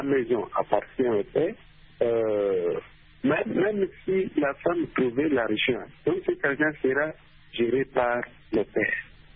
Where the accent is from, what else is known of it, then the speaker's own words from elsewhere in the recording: DR Congo; chez nous, en République démocratique du Congo